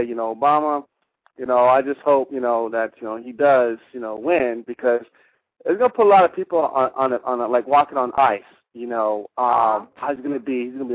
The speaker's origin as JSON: {"language": "English", "country": "Canada", "lives_now": "United States", "said": "You know, I'm actually from Canada, and so our political system is totally different"}